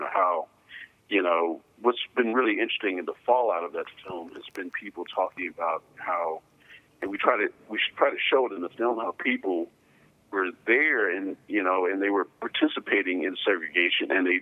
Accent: Jefferson City, Missouri, United States; And then, you know, growing up in Jefferson City, I grew up around the Buffalo mm-hmm. Soldiers.

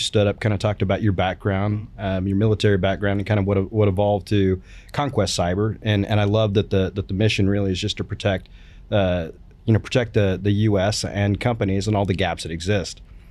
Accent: Tulsa, Oklahoma, United States; A little about me, born and raised in Tulsa, Oklahoma.

